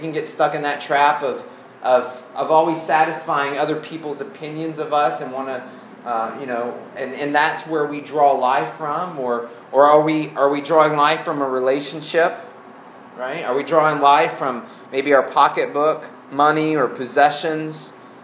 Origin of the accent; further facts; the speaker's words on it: Arkansas, United States; now in Louisville, United States; I mean, we had vines growing up in Arkansas, but they didn't grow as fast as they do here.